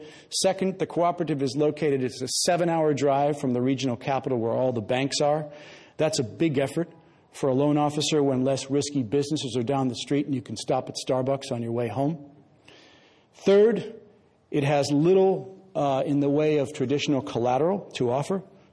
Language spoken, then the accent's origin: English; St. Louis, Missouri, United States; now in Boston, United States; from my hometown of St. Louis, and angel investors in the Boston area where I live now.